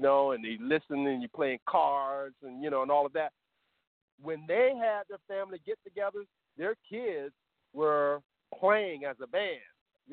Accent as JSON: {"language": "English", "region": "Florida", "country": "United States", "tie": "born there", "said": "my father was in the Air Force, and I was born on Eglin Air Force Base, which was up north in North Florida."}